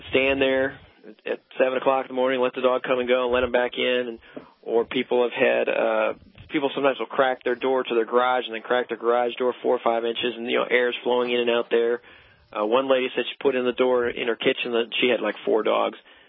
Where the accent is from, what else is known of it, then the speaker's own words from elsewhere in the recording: Michigan, United States; I was born and raised in Michigan. People ask me what cold is.